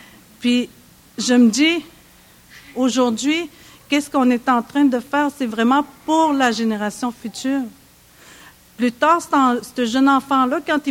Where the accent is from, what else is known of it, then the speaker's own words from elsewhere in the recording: Uashat mak Mani-utenam, Quebec, Canada; Je viens de la communauté de Ouachat Makmaniotenam. Je suis mère de 8 enfants.